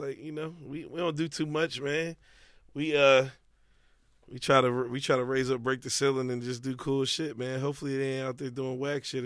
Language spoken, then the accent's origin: English; Philadelphia, Pennsylvania, United States; I was just like, I'm from Philly. Like, we had... I'm older, so it's like I grew up in Winfield